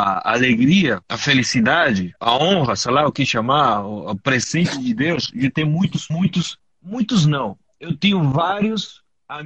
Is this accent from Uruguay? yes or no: yes; Uruguay; Uruguai. uruguaio, caralho.